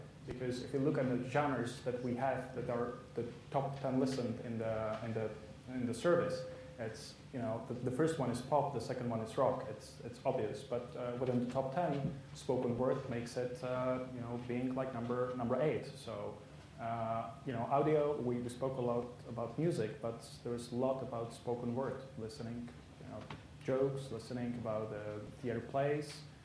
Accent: Czechia; Well, I'm coming from Czech Republic

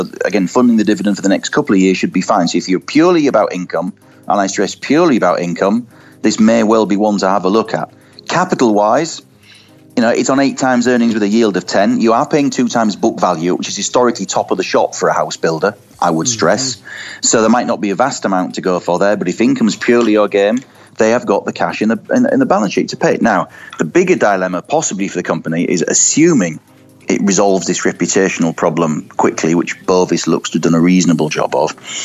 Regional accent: York, Yorkshire and the Humber, United Kingdom; now in Brighton, United Kingdom; It's based in my hometown of York rather than my adopted hometown of Brighton.

